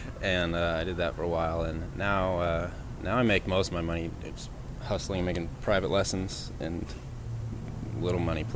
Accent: Alpine, California, United States; also born or lived in Lakeside; I grew up in Alpine, Lakeside, East County, and there was a ballroom in Lakeside, a ballroom in El Cajon

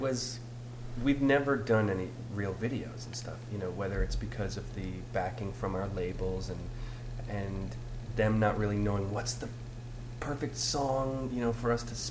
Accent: White Plains, New York, United States; also born or lived in Laguna Beach, United States; And I grew up in White Plains. I mean, I used to live in Laguna Beach for a while. My family moved from Brooklyn to Laguna.

